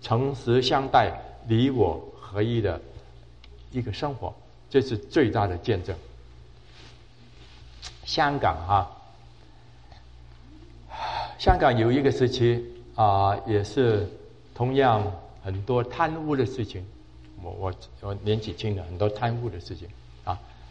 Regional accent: China; moved away; 我们很多人都从国内过来，你们也都知道哈，中国的社会是多么诡诈

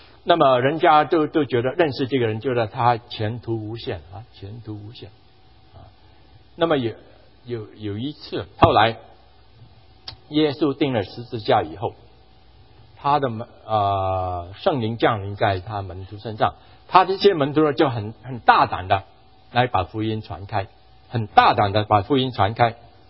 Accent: Hong Kong; 我在香港的时候，我在长大在香港，没有觉得没有人敢这样做

